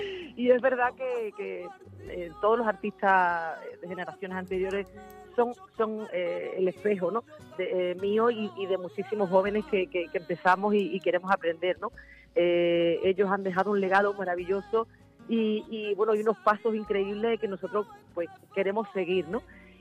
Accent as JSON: {"language": "Spanish", "town": "Huelva", "region": "Andalusia", "country": "Spain", "said": "yo he hecho 2 años consecutivos en 2008 y 2009 con la hermandad de Huelva, con la hermandad de mi tierra."}